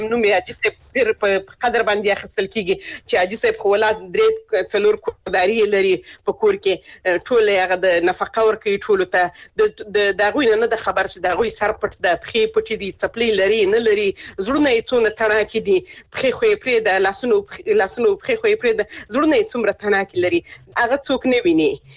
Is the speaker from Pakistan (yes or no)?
no; Helmand, Afghanistan; لکه څنګه چې زه خپل د هلمند ولایت څخه يم